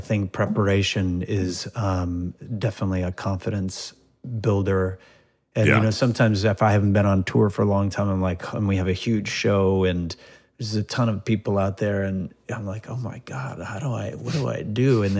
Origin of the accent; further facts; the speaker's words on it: Louisiana, United States; born there; I was born in Louisiana, as was my brother.